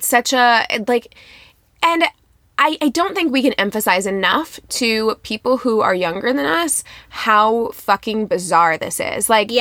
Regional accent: Midwest, United States; I've said it on this podcast many times, I'm from the Midwest.

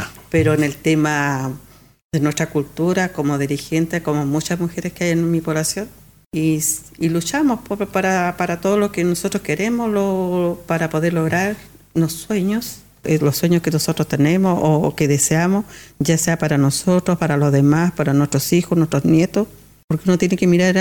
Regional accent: Osorno, Los Lagos, Chile; Mire, yo nací en Osorno en el año 60. No me pregunte el lugar porque yo sé que nací en Osorno, vivimos los barracones y de ahí de los barracones nos fuimos al campamento Manuel Rodríguez en el año 70, 71 más o menos.

